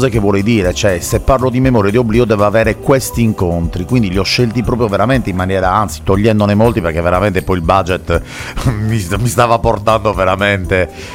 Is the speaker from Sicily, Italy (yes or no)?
no; Sardinia, Italy; sulla Sardegna, sulla mia terra, una terra che amo molto profondamente